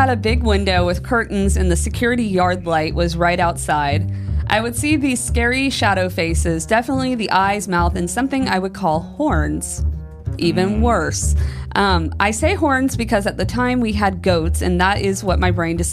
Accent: South Carolina, United States; also born or lived in Cullowhee, North Carolina; I was born and raised across the river in Jasper County, South Carolina.

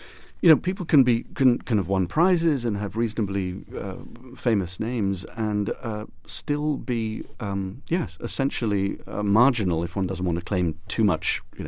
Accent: United Kingdom; particularly, say, for someone like me, growing up in Britain, who wasn't in touch in any way.

